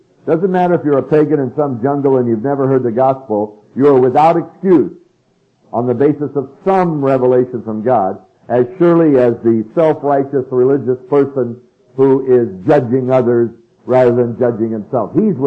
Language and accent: English; California, United States; And I was a boy from California